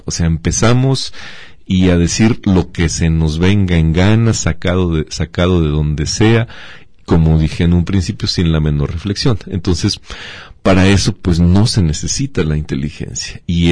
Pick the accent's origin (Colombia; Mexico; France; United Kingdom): Mexico; nosotros como mexicanos